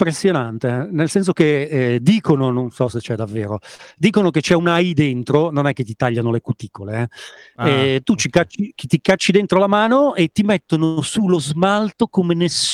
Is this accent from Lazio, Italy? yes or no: no; Milan, Lombardy, Italy; per me da milanese è sempre stata un'esperienza